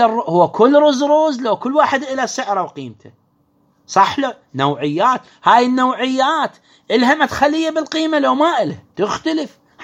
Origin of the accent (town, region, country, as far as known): Iraq